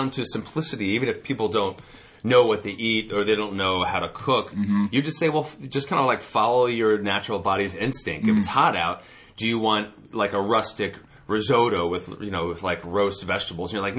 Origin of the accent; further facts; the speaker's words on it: Arlington, Virginia, United States; No, I'm from Arlington, Virginia.